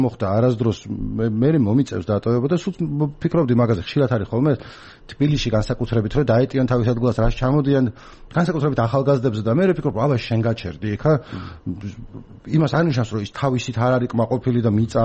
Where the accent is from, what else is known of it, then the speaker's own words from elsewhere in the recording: Imereti, Georgia; იმიტომ რომ მეთანაც იმერელი ვარ